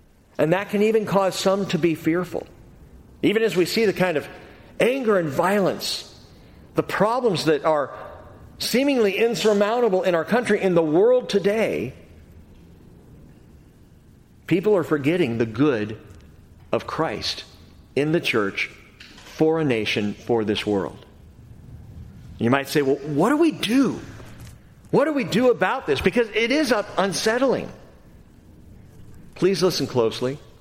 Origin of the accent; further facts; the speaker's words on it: United States; but growing up in America, as a kid in this country, I read that verse.